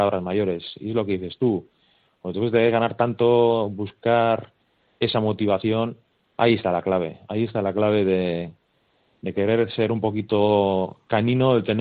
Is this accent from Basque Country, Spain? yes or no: yes; Bermeo, Basque Country, Spain; yo soy de Bermeo y soy parte interesada